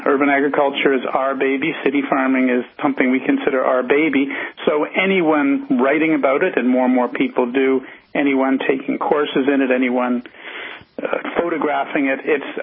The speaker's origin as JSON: {"language": "English", "town": "Toronto", "region": "Ontario", "country": "Canada", "lives_now": "Vancouver, Canada", "said": "And then in Vancouver, I'm from Toronto, which is eastern, where you get winters like you do probably, and it's very cold."}